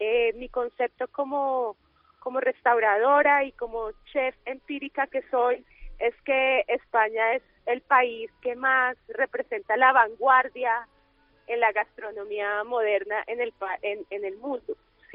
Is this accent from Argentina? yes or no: no; Bogotá, Colombia; materializar esas ideas aquí en mi país y particularmente en Bogotá, en mi ciudad